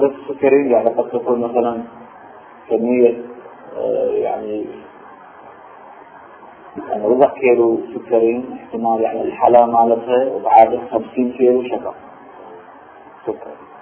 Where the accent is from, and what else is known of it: Iraq